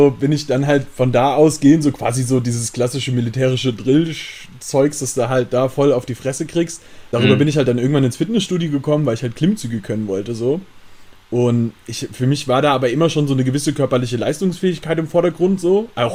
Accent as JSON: {"language": "German", "region": "Hesse", "country": "Germany", "said": "Ich komm aus der Nähe von Gießen."}